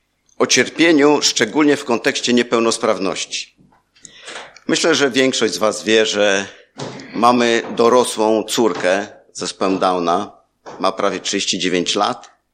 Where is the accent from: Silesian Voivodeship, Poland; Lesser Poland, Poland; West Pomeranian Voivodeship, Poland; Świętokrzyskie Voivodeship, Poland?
West Pomeranian Voivodeship, Poland; Połczyn-Zdrój; born there; Ja jestem związany z Połczynem Zdrojem, tym, że tu się urodziłem. Urodziłem się w tym mieście, ale nie pamiętam tego.